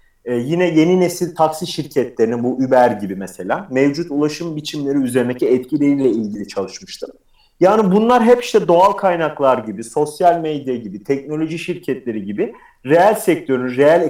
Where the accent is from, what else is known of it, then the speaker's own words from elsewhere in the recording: Uşak, Turkey; Ben aslında Uşaklıyım. Ankara ile İzmir'in ortasında küçük bir şehir. Küçük olmasına rağmen bayağı trafik problemi yaşayan bir yer. Ondan sonra Robert Kolej'de bulundum 5 sene. Robert Kolej'den sonra Princeton Üniversitesi'ne geldim Amerika'da.